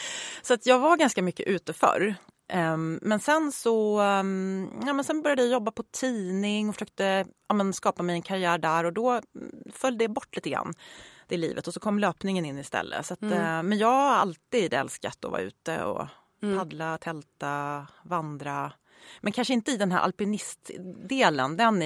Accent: Uppsala, Uppsala County, Sweden; Jag är född och uppvuxen i Uppsala.

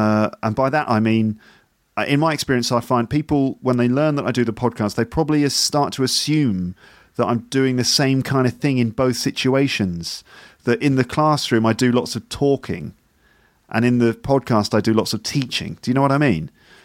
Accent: England, United Kingdom; And so I, as an English person, I say, oh, you know, because I sort of round the sound off.

